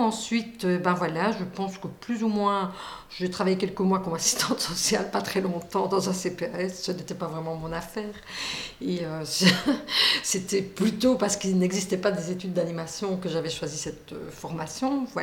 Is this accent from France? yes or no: no; Namur, Wallonia, Belgium; born or raised there